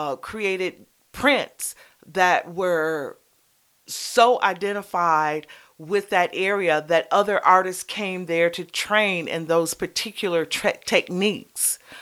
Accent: Cleveland, Ohio, United States; I grew up in outside of Cleveland. So I used to ride my bike, because it was free, to the Cleveland Museum of Art.

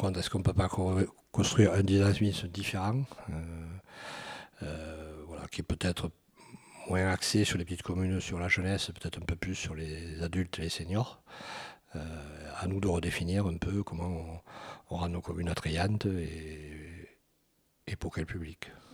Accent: Lagrolet, France; je suis originaire de Lagrolet, je suis né à Lagrolet.

